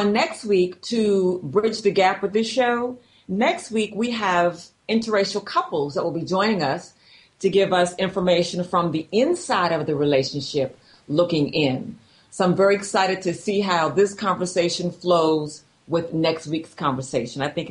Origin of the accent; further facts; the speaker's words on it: Charleston, South Carolina, United States; Johnny is my homeboy, of course, because I am from Charleston, South Carolina.